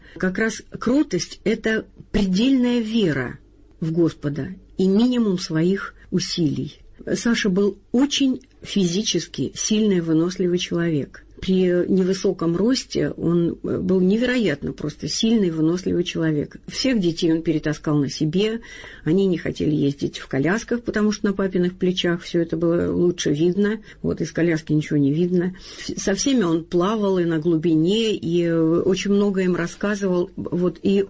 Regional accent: Pyatigorsk, Stavropol Krai, Russia; born there; я родилась на Северном Кавказе, в Пятигорске, юг, много солнца, единственный ребенок, поздний.

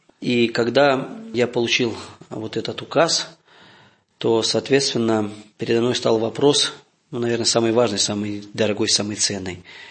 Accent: Zakarpattia Oblast, Ukraine; когда мне было там лет 10, 12, 13, я видел, как там, где я родился, в Закарпатье

